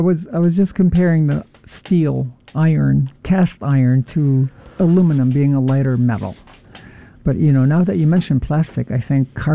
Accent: Haifa, Haifa District, Israel; This one is shot in Israel, Haifa, my hometown.

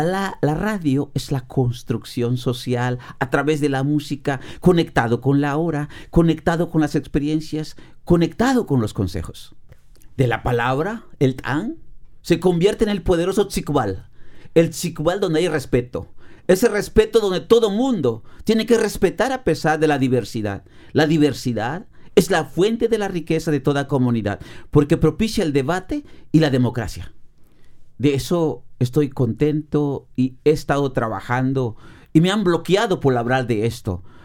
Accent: Peto, Yucatán, Mexico; la transmito íntegro en vivo a la radio de Peto, de mi pueblo

